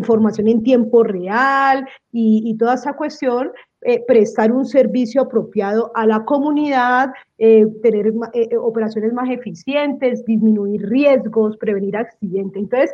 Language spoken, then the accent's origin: Spanish; Palmira, Valle del Cauca, Colombia; Bogotá es diferente a Palmira, yo soy de Palmira y Bogotá es diferente a Palmira, ¿sí?